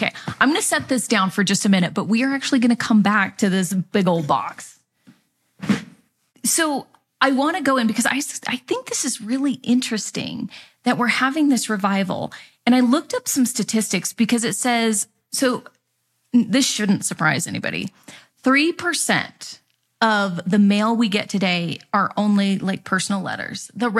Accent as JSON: {"language": "English", "region": "Nevada", "country": "United States", "tie": "born or raised there", "said": "so I grew up in Nevada, and we had pen pals in Atlanta, Georgia."}